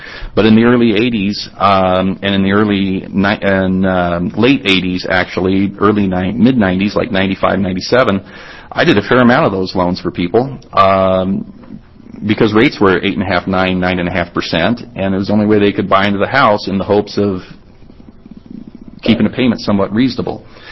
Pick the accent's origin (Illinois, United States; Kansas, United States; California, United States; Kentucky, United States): California, United States; I'm from California back in the... I did loans in California up until 93.